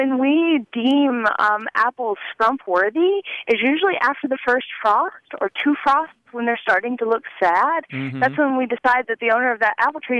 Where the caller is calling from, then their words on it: Bozeman, Montana, United States; I'm calling from Bozeman, Montana.